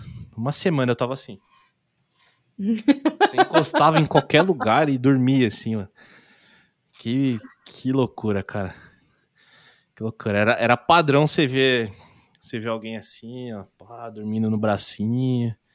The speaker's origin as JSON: {"language": "Portuguese", "town": "Indaiatuba", "region": "São Paulo", "country": "Brazil", "tie": "born or raised there", "said": "eu nasci em São Paulo. Aí eu vim pra cá, pra Indaiatuba, com uns 10 anos de idade, e com 18 eu voltei pra lá"}